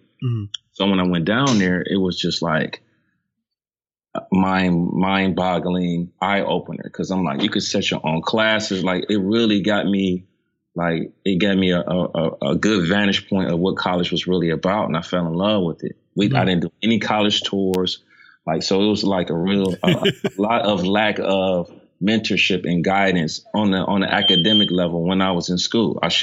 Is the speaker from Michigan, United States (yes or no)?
no; East Cleveland, Ohio, United States; I grew up in East Cleveland. That's on the east side of Cleveland, Ohio, kind of in between the suburbs and the inner city.